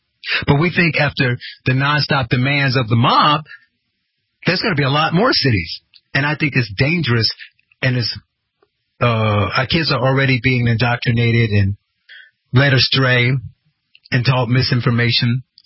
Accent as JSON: {"language": "English", "town": "Gary", "region": "Indiana", "country": "United States", "tie": "born or raised there", "said": "Only because I grew up in Gary, Indiana. All black town, all black students, most of the teachers were black."}